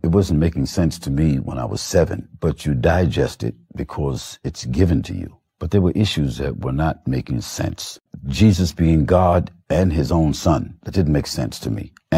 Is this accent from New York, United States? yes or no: yes; New York, United States; born there; I was born in New York, 1946, Christian parents, and I grew up in sort of as an orphan, although I had parents.